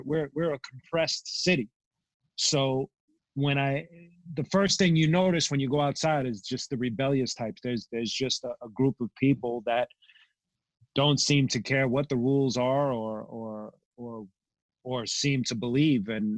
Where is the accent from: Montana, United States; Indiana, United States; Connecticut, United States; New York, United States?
New York, United States; Brooklyn; Growing up in Brooklyn, I understand all of them.